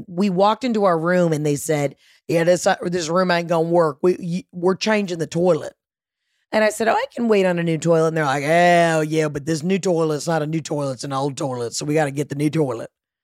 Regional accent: Georgia, United States; I'm from Georgia. I can say it.

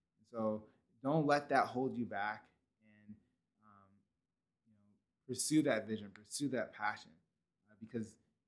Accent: Carbondale, Illinois, United States; So I'm from Carbondale, Illinois, which is like, you know, I grew up thinking that it was like a big city. Then I told someone that it had 50,000 people, and they laughed at me

